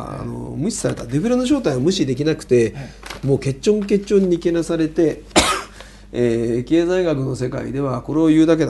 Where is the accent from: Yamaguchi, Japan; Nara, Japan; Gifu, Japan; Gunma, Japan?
Yamaguchi, Japan; born there; でも山口県生まれですからね、韓国系の人そこら辺死ぬでいるんでね、ごく普通に一緒に暮らしてるんで